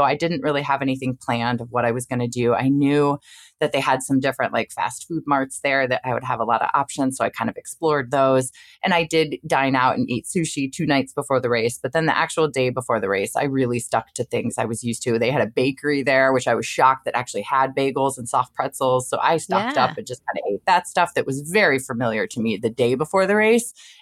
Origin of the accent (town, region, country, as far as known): Ohio, United States